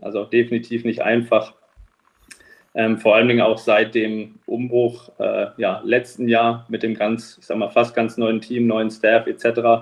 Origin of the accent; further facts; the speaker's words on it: Lübeck, Schleswig-Holstein, Germany; also born or lived in Karlsruhe; Ich komme ja von meiner Geschichte gebürtig aus Lübeck